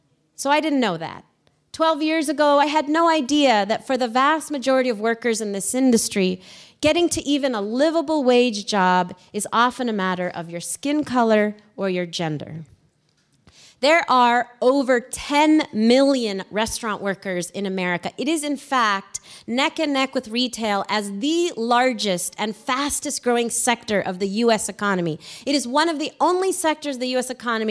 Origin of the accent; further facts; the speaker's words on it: New York, United States; as a New Yorker, I knew I should probably tip well, right?